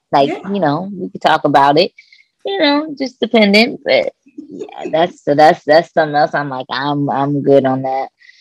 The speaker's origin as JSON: {"language": "English", "region": "Kentucky", "country": "United States", "said": "So, like I said earlier, I'm from Kentucky."}